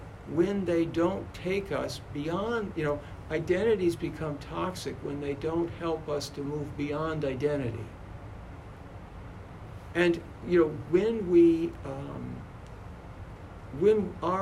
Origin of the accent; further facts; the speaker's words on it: United States; born there; I was born in America